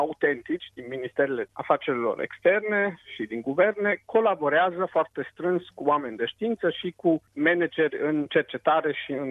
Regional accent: Timiș County, Romania; first language Serbo-Croatian; Romanian is a second language; Am crescut în Banatul de Câmpie, într-un sat multicultural, un sat de frontieră. Prima mea limbă, de fapt, cu care am crescut în familie a fost sârbo-croata. După aceea a venit româna, germana și așa mai departe.

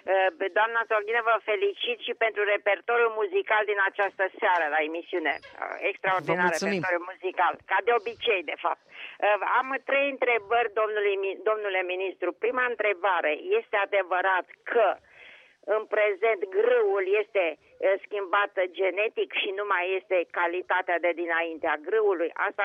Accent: Câmpulung, Argeș, Romania; born there; eu m-am născut la domiciliu în Câmpul Mușcel și am fost hrănită cu lapte de bivoliță

